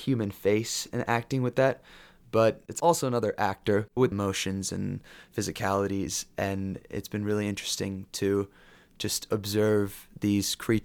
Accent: Louisiana, United States; born there; My father came here because he was a doctor and didn't really like the way they practiced medicine in India. And I was born in Louisiana.

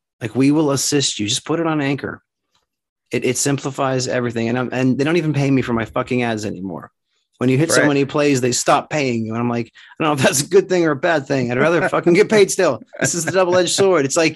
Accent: New Jersey, United States; also born or lived in Texas; When people from here learn that I'm from New Jersey, especially where I used to live in Texas, they would fucking cringe.

